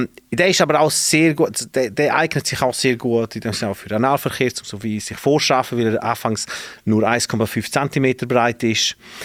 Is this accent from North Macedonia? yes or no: no; Graubünden, Switzerland; der Valader effektiv der vom Unterregendin ist, der, wo ich herkomme.